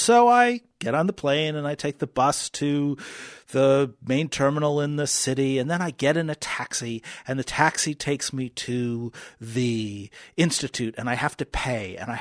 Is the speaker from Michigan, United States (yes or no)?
no; New York City, New York, United States; So I ended up living there for a while, and I grew up in New York City.